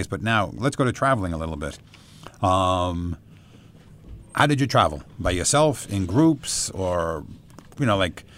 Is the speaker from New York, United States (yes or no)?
yes; Flushing, New York, United States; Because, I mean, we grew up in Flushing.